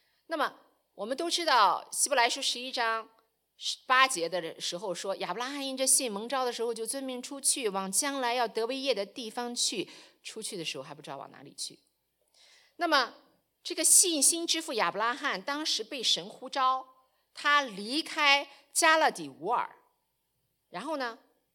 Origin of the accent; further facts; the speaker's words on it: China; now in Canada; 我就说我是中国人，虽然我入了籍了加拿大，我是中国人，